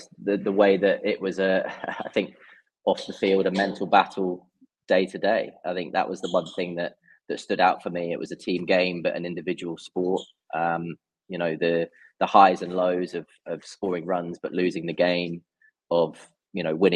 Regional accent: England, United Kingdom; the likes of Ponting was one that probably as an Englishman you wouldn't admit too often

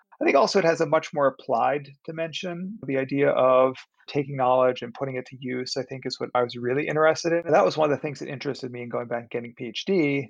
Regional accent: Pittsburgh, Pennsylvania, United States; My hometown, Pittsburgh, actually, at the time, was somewhat of a large banking center. Having grown up there, and I knew a lot of people that worked at those institutions

